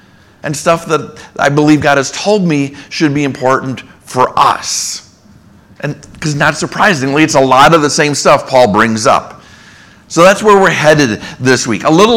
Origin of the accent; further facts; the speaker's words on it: Minneapolis, Minnesota, United States; from my hometown newspaper, the Minneapolis Tribune